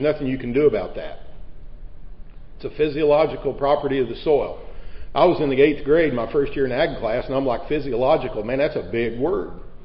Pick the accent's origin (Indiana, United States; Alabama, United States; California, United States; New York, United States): Indiana, United States; moved away as an adult; now in Illinois, United States; I am from Southern Illinois. I'm actually from Southern Indiana, but I moved to Southern Illinois about 25 years ago.